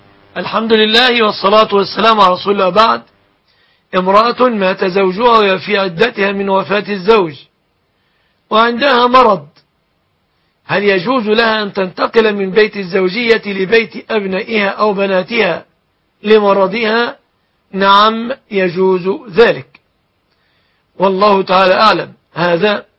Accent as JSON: {"language": "Arabic", "country": "Egypt", "said": "وأسأل الله أن يحفظ بلادنا مصر وسائر بلاد المسلمين"}